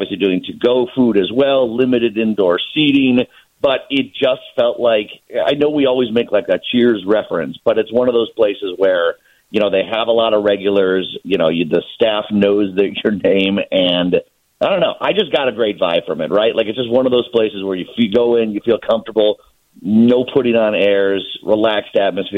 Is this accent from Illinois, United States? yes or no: yes; Downers Grove, Illinois, United States; I grew up in Downers Grove, so I've been in a Chicagoland area all my life.